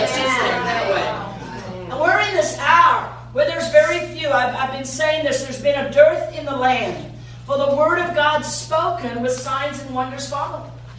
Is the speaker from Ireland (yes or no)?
no; South Africa; I'm South African. So I tell everybody I'm a black albino because nobody can believe I come from Africa and I'm white.